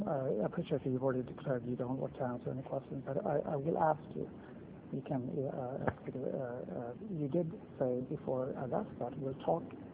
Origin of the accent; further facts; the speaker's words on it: Canada; I grew up in Canada.